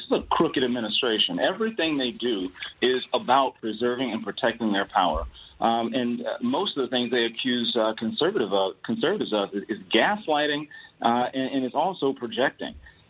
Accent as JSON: {"language": "English", "region": "Michigan", "country": "United States", "said": "the fact I'm from Michigan, a border state"}